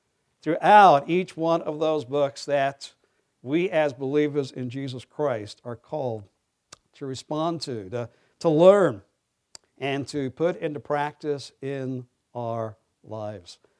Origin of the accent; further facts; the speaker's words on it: England, United Kingdom; born there; since I was born in England and Ryle was a minister in the Church of England, that I could do no better than improve upon his words, one Englishman quoting another.